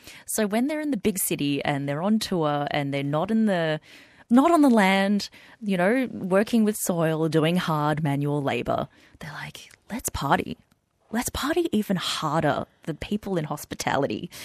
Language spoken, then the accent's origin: English; Hong Kong; my background is Cantonese. I'm from Hong Kong.